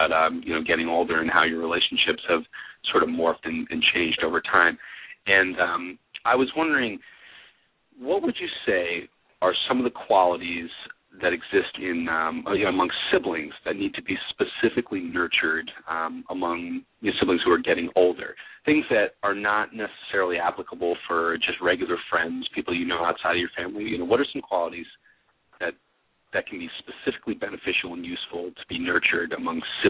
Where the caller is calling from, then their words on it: Maine, United States; I'm calling from Maine.